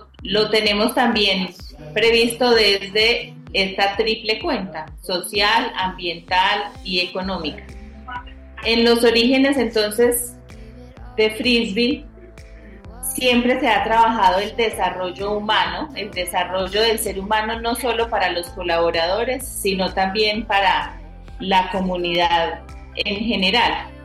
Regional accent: Manizales, Caldas, Colombia; now in Pereira, Colombia; yo soy de Marizales, otra ciudad en la zona cafetera. Vivo en Pereira hace 9 años

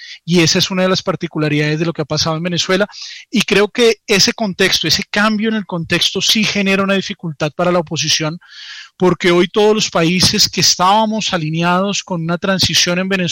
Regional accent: Colombia; Viéndolo como analista colombiano que le hace seguimiento al tema venezolano

